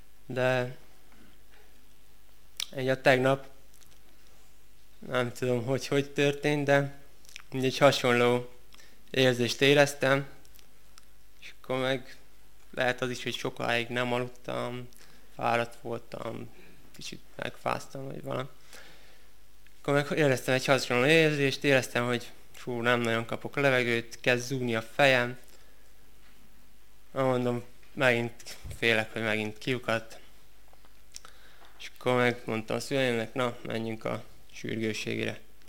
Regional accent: Hadad, Satu Mare County, Romania; Hadadról jöttem már, páran ismernek. Itt dolgozok most a Szatmáron

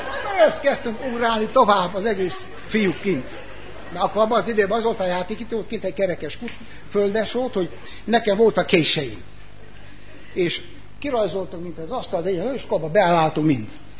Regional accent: Oradea, Bihor, Romania; Nagyváradról jöttem.

